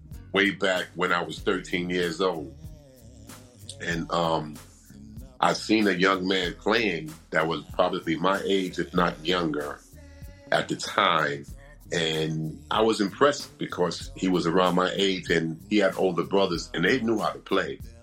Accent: Brooklyn, New York, United States; also born or lived in Long Island; now in New Jersey, United States; Oh, I'm from Brooklyn, New York, originally. I moved out to Long Island for a little while

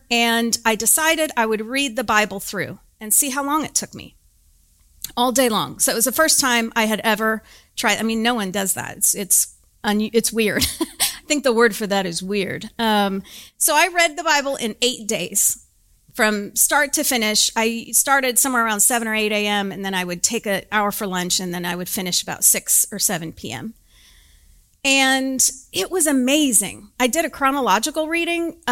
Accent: Albany, Oregon, United States; now in Dallas, United States; So what happens is let's say you move to Dallas, but you're not from here. So I'm not from here. I'm from Oregon originally.

